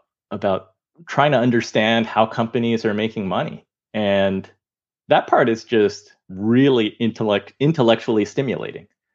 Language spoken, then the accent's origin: English; United States; I'm Chinese American. My father came from China. He grew up in Taiwan, but eventually came to the United States.